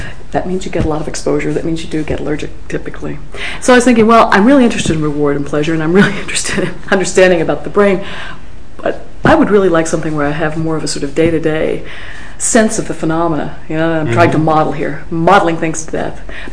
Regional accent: Appalachia, United States; in the mountains where I grew up in Appalachia, where, you know, mental health care is still limited and was extremely limited at the time.

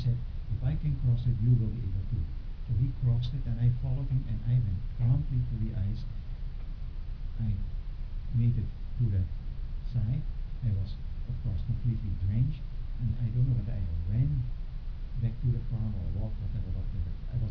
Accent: Netherlands; Maybe my background of, although I was raised in Holland, I heard from my parents what life was like in Eastern Europe.

